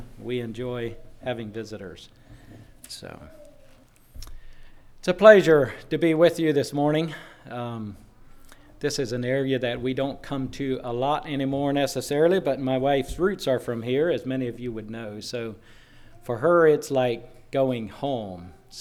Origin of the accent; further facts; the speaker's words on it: North Carolina, United States; Reuben was correct that we are from North Carolina, from a new congregation.